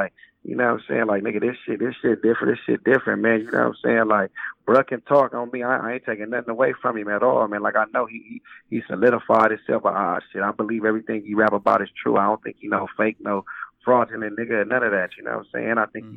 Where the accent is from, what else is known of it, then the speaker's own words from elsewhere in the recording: California, United States; You know, I'm from Cali. I never battled in the Bay Area.